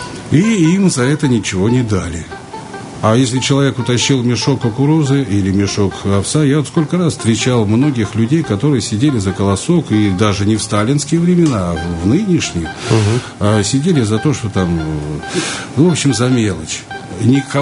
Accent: Vologda, Vologda Oblast, Russia; я родился в Читинской области, там же учился, в Вологде я, значит, вырос.

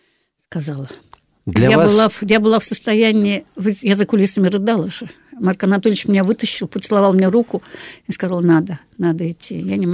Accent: Moscow, Russia; Я сказала: «Я из Москвы.

